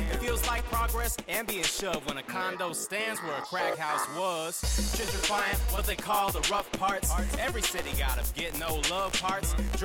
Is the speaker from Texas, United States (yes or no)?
yes; Austin, Texas, United States; Yeah, I'm from Austin originally. It's my hometown.